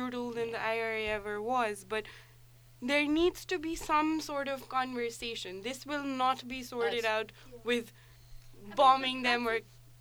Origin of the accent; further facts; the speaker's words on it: India; I mean, I am Indian.